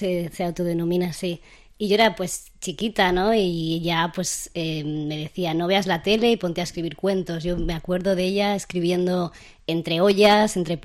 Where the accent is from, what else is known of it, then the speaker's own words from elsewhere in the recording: Madrid, Community of Madrid, Spain; born there; soy bastante viajera o turista en el barrio, porque nací en La Prospe, pero siempre me he ido moviendo por diferentes lugares